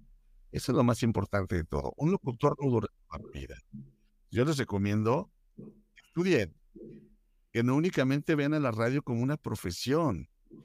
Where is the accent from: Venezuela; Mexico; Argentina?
Mexico; Fresnillo, Zacatecas; Fresnillo, Zacatecas, ciudad de donde yo soy. Fresnillo, Zacatecas es una ciudad minera que está en el mero centro de la República Mexicana